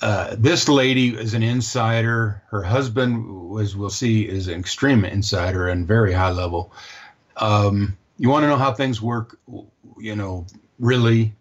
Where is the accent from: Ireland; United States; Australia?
United States; Virginia; I grew up in Virginia, and maybe, you know, they're very proud of their history back there.